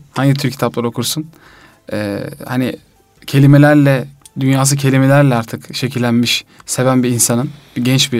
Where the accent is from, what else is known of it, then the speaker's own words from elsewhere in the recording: Çorum, Turkey; Ben Çorumluyum.